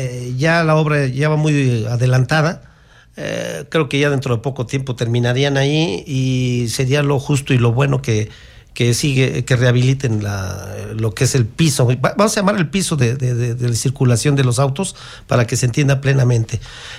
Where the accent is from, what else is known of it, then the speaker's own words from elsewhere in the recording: Querétaro, Mexico; nosotros somos queretanos y queremos el bien para Querétaro.